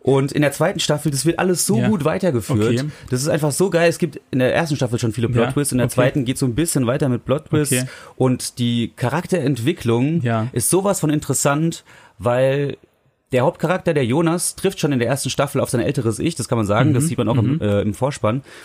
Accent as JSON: {"language": "German", "region": "Hesse", "country": "Germany", "said": "Entschuldigung, ich komme immer noch aus Hesse, gell?"}